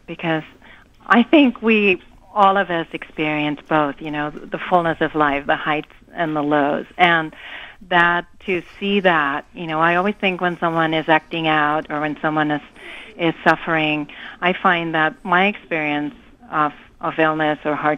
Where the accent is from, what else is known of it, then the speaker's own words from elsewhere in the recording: Germany; English is a second language; now in United States; Well, I am originally from Germany, though I live in America now.